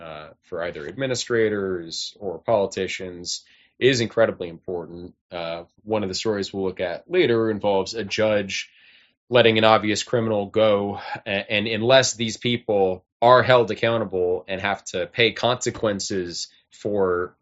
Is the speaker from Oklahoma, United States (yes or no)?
no; California, United States; growing up in Southern California, I feel like it was almost at that level.